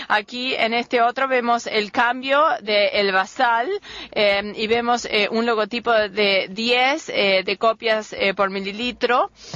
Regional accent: New York, United States; provengo de Nueva York.

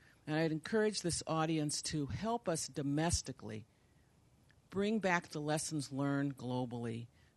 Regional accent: Oakland, California, United States; I come from Oakland

